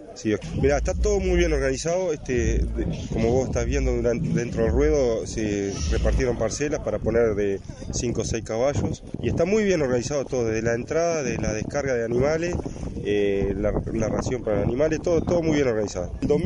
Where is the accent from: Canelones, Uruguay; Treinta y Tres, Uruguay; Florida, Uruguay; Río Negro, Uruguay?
Río Negro, Uruguay; Fray Bentos; vengo del departamento de Río Negro, la ciudad de Fray Bentos.